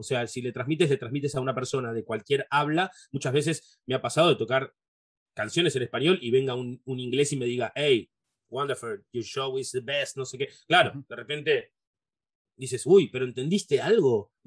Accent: Argentina; Como así como argentinos, como tocayos míos, o de Latinoamérica.

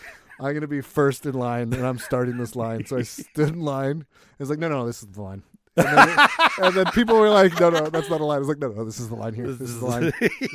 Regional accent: Canada; I'm Canadian.

